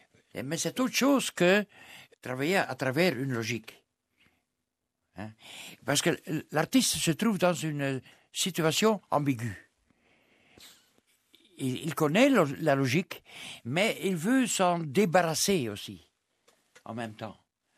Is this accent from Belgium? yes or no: yes; Flanders, Belgium; En tant que flamand